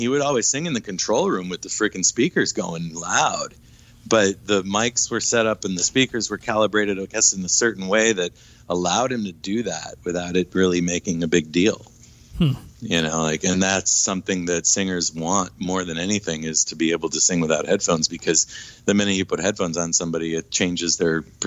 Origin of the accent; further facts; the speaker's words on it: Chicago, Illinois, United States; being from Peoria and we're from Chicago, we kind of had that Illinois connection